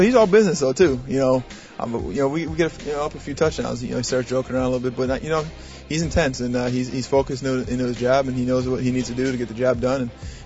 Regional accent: Chicago, Illinois, United States; I played college ball in Michigan. I grew up in Chicago, so I'm all for it.

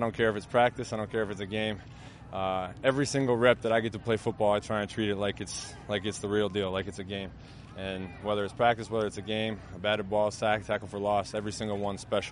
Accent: Wisconsin, United States; I mean, I grew up in Wisconsin, so I spent a couple days up at a Packers training camp when I was younger.

